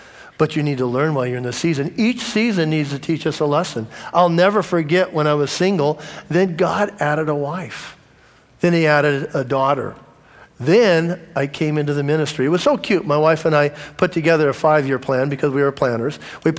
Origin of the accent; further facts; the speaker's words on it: Los Angeles, California, United States; but I grew up in LA. I grew up in Venice Beach.